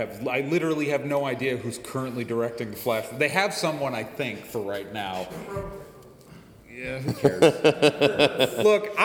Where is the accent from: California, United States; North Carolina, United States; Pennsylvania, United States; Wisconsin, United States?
Wisconsin, United States; Milwaukee; because he's from Milwaukee, and I'm from Milwaukee, and I grew up listening to the Dead Alewives tapes.